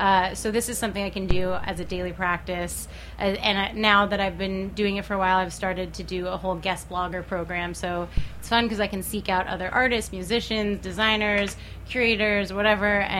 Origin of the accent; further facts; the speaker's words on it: New York, United States; As a kid growing up in New York, it used to be something that was really easy to find and very reliable.